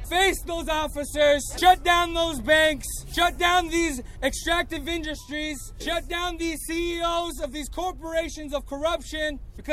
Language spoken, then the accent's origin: English; Montana, United States; I'm from the Blackfeet Nation.